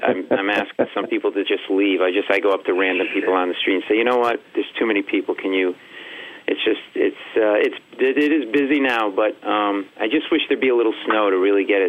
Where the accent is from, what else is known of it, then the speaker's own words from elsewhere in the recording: Providence, Rhode Island, United States; Hey, we grew up in the same area. You're from Fall River, Mass. I'm from Providence, Rhode Island.